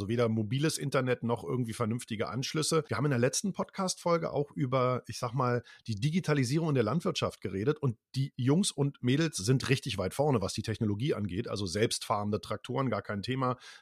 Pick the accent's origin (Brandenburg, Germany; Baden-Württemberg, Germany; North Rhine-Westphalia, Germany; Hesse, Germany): Brandenburg, Germany; Ich bin auch Brandenburger, wirklich.